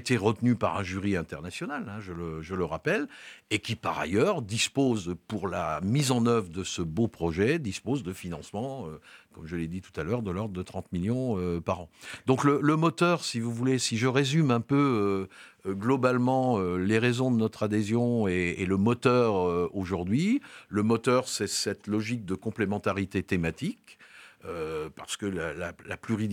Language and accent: French; Lyon, Auvergne-Rhône-Alpes, France; moi je viens de Lyon